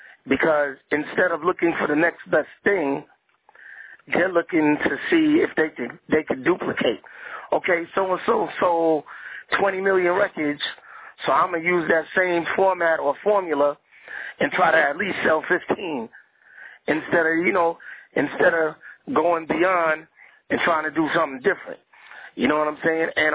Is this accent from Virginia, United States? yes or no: no; Queens, New York, United States; I mean, I'm from Queens, New York, you know what I'm saying?